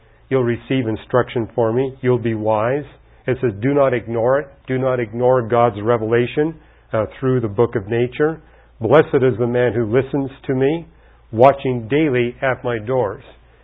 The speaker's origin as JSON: {"language": "English", "country": "Canada", "tie": "born or raised there", "said": "I was raised in Canada, didn't know Christians"}